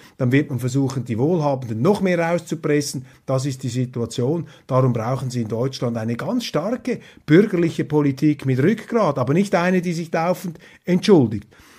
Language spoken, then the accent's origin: German; Switzerland; Aber als Schweizer sage ich Ihnen, läuft es mir natürlich auch kalt den Rücken hinunter